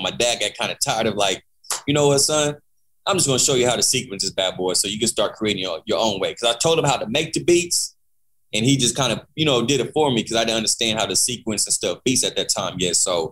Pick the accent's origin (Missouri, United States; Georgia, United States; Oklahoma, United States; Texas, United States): Oklahoma, United States; Oklahoma City; also born or lived in Kansas; So I moved around quite a little bit growing up, but my main home, where I really grew up, was Oklahoma City.